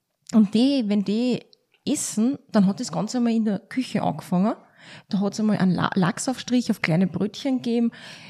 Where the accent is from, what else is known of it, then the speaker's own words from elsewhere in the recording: Austria; Bei uns in Österreich